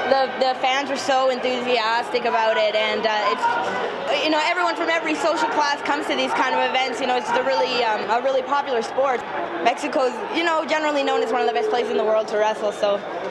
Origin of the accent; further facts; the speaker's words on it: Canada; Not so much for me because I'm from Canada, you know, I'm not part of this whole culture